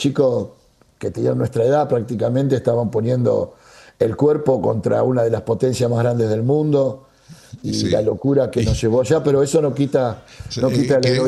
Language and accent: Spanish; Argentina; nosotros como argentinos, como público oyente de radio, empezamos a descubrir una música maravillosa